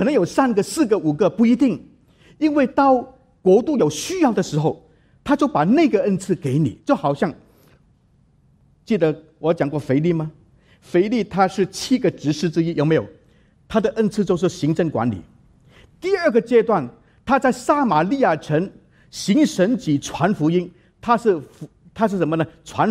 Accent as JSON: {"language": "Chinese", "country": "United States", "said": "所以我们美国人这个美誉啊"}